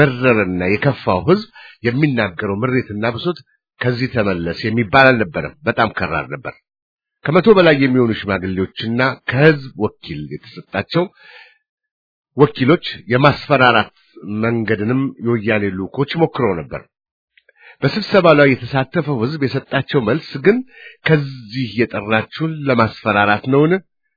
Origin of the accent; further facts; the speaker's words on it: Majete, Amhara, Ethiopia; born there; ከነዚህ አካባቢዎች ውስጥ የትውልድ ቦታዬ የሆነችውና በሰሜን ሸዋ የምትገኘው ማጀቴ አንዷ ነበረች።